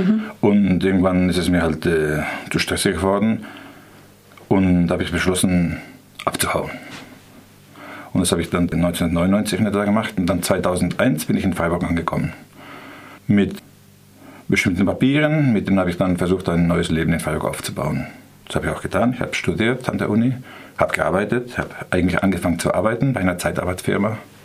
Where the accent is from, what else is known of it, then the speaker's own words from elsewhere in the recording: Basque Country, Spain; 1998 in meinem Heimatort in Baskenland festgenommen.